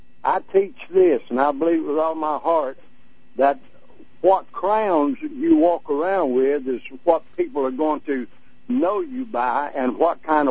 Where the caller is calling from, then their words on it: Fairmont City, Illinois, United States; Fairmont City, Illinois.